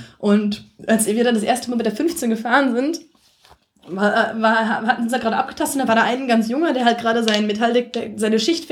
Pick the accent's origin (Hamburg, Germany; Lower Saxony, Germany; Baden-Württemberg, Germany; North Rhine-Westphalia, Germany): Lower Saxony, Germany; Also ich komme aus der Nähe von Osnabrück.